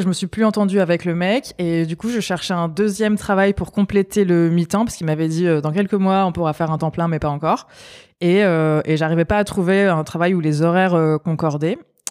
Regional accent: Aix-en-Provence, Provence-Alpes-Côte d'Azur, France; Donc j'ai grandi à côté d'Aix-en-Provence, où on est toujours.

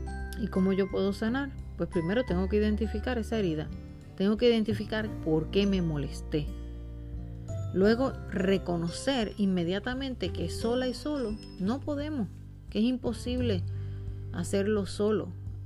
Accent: Puerto Rico; Soy puertorriqueña, así que si digo alguna palabra que para usted no es entendible, desde ya me disculpo

